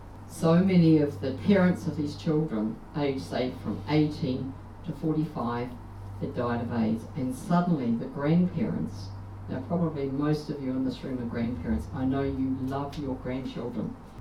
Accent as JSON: {"language": "English", "country": "New Zealand", "said": "I'm from New Zealand, but I've been working in the bush."}